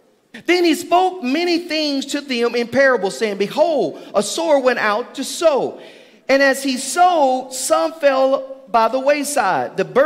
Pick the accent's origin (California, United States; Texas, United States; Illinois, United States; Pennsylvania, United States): Texas, United States; Littlefield; Now, I'm from a small town. For you who don't know, I'm from Littlefield, Texas, 140 McCarty Street.